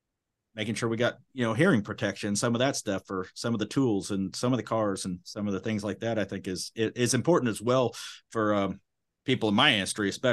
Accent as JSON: {"language": "English", "region": "Midwest", "country": "United States", "tie": "born or raised there", "said": "yeah, well, us growing up in the Midwest and farms and all that stuff"}